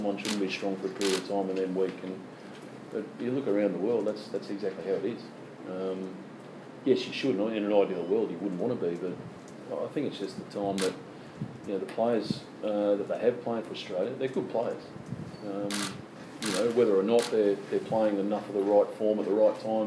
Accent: United Kingdom; I'm British, by the way.

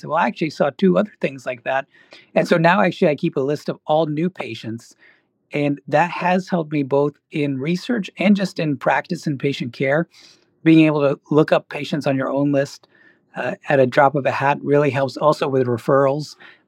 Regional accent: New Zealand; born there; I was born in New Zealand, so I still like rugby

